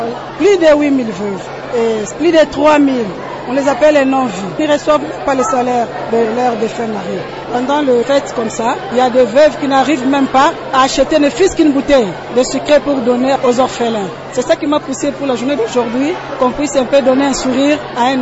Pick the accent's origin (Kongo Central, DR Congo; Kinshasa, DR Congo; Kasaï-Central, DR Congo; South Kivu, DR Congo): Kinshasa, DR Congo; now in Goma, DR Congo; Je viens de Kinshasa.